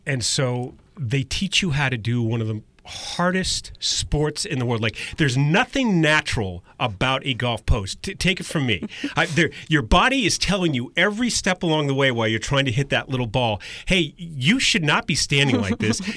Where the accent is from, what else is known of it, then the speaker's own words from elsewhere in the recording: Scotland, United Kingdom; I'm sorry, I'm Scottish